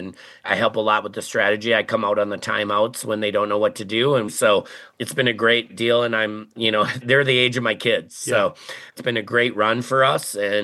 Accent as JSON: {"language": "English", "region": "Minnesota", "country": "United States", "said": "We're from Minnesota. We all have seen what's happened, and we needed to say what we thought."}